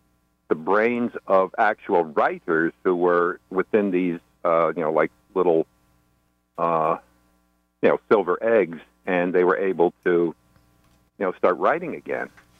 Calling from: Woodbridge, New Jersey, United States; I'm calling from... Woodbridge, New Jersey.

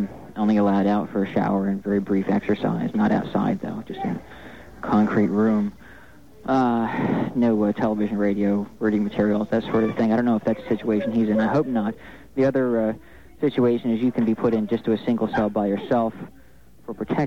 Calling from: Philadelphia, Pennsylvania, United States; I'm calling from Philadelphia.

